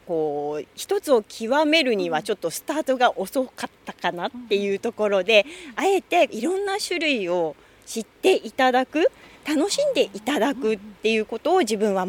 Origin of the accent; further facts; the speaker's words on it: Fujisawa, Kanagawa, Japan; 藤沢生まれ藤沢育ちの